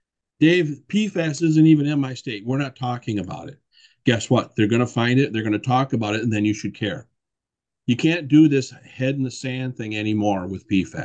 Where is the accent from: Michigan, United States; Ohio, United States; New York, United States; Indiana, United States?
Michigan, United States; Flint; I grew up in Flint, Michigan.